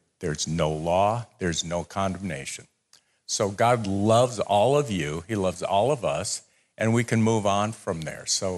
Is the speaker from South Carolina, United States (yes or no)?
no; Minnesota, United States; I grew up in Minnesota. The only poisonous things we have are poison ivy and mosquitoes are harassment.